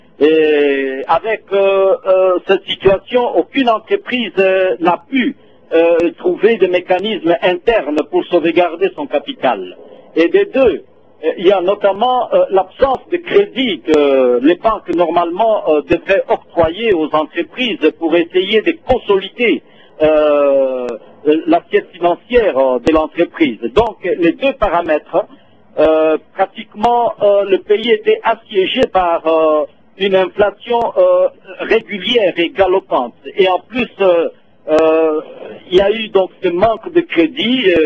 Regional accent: Kisangani, Tshopo, DR Congo; Vous savez que la sorgerie est victime de plusieurs situations qui s'est déroulées chez nous à Kisangani

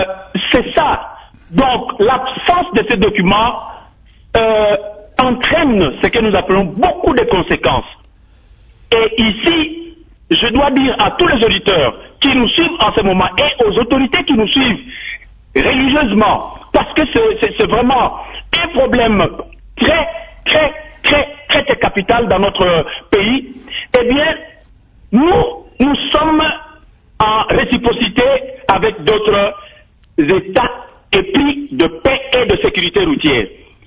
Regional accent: DR Congo; Nous, en tant que Congolais

